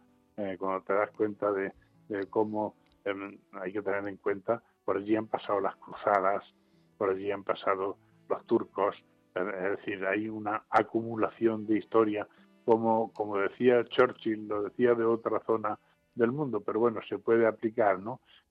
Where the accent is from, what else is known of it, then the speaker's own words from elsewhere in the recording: Arjona, Andalusia, Spain; mi pueblo, Arjona, provincia de Jaén